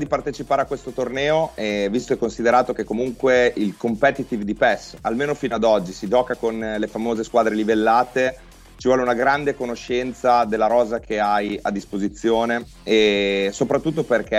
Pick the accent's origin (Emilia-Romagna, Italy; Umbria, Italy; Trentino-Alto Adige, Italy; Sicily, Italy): Emilia-Romagna, Italy; Reggio Emilia; si è presentata l'opportunità di giocare per la squadra della mia città, perché sono di Reggio Emilia